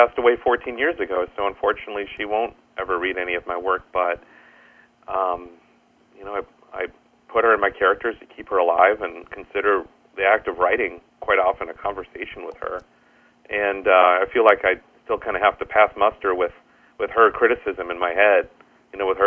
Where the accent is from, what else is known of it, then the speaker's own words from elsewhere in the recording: Minnesota, United States; This is the era of, in my home state of Minnesota, Hams, Schmidt, Grain Belt, you know, when they were the primary local beers